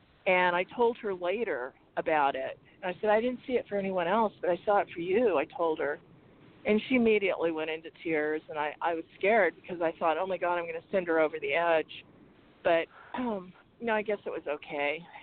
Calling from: Phoenix, Arizona, United States; I'm from Phoenix.

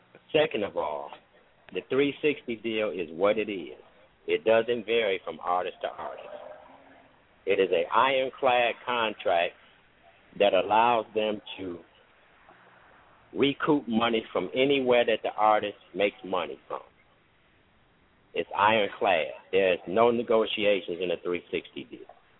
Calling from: Detroit, Michigan, United States; I'm calling in from Detroit, Michigan.

